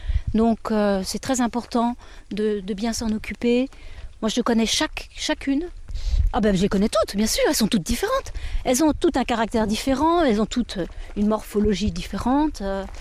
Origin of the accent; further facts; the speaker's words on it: Paris, Île-de-France, France; Non, on ne savait rien faire parce qu'on était toutes citadines. Moi, je suis parisienne en plus, vous vous rendez compte.